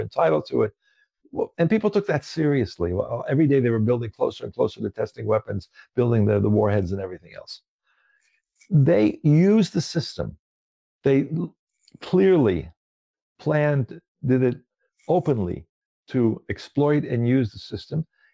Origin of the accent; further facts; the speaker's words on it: San Francisco, California, United States; I grew up in San Francisco